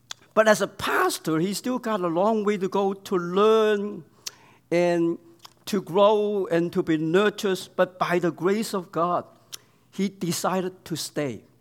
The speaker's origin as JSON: {"language": "English", "town": "Toronto", "region": "Ontario", "country": "Canada", "said": "That reminds me, I'm from Toronto."}